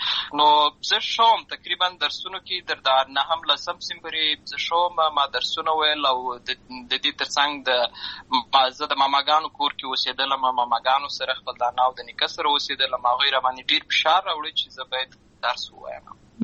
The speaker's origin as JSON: {"language": "Pashto", "town": "Lashkar Gah", "region": "Helmand", "country": "Afghanistan", "tie": "born or raised there", "said": "زه په اصل کې د اوروزګان ولایت یم، اما زه په هلمند ولایت لشکرګاه کې پیدا شوی یم. اما د لوی سوی یم، عملته می شونځي لسته ده، عملته می ټول ژوند می لامه غزای څخه پیل شوی دی. خو په اصل کې زه د اوروزګان ولایت څخه."}